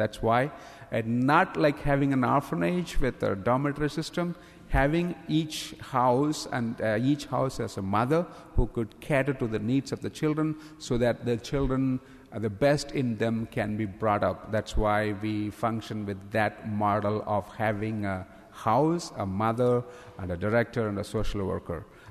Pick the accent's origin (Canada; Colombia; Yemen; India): India; Southeast India; first language Tamil; English is a second language; now in United States; I come from India, southeast part of India. We used to say like every state has its own. I speak Tamil, that's my mother tongue.